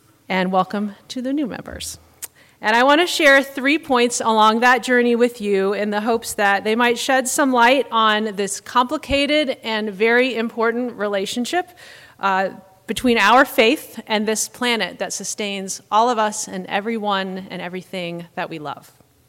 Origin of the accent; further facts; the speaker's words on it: the South, United States; So, as a young person growing up in the South who is passionate about the natural world, I didn't see a lot that I could relate to in the church.